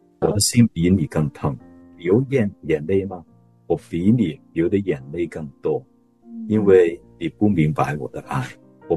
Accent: Hong Kong; 我是在香港长大的基督徒，在香港有宗教的自由，我可以去教会很自由的。

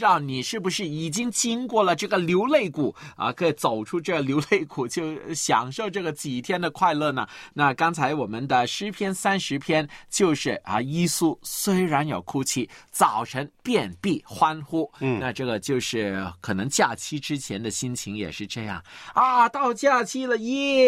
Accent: Hong Kong; 我待会儿下班也回去我的家乡，就是回香港。

